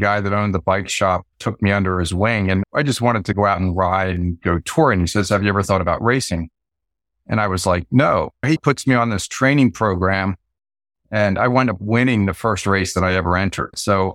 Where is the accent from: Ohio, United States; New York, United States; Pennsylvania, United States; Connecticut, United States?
Pennsylvania, United States; Philadelphia; As for me, I grew up in Philadelphia, and it's a little community called Chestnut Hill.